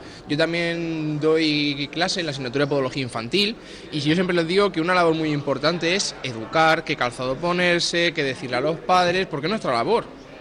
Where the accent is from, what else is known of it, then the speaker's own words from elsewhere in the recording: Murcia, Region of Murcia, Spain; pues yo soy de Murcia